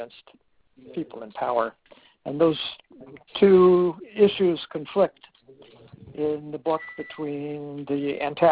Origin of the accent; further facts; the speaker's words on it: Los Angeles, California, United States; I'm from Los Angeles, and there's a lot of local scenes from Los Angeles that are very popular with my local readers and things like that.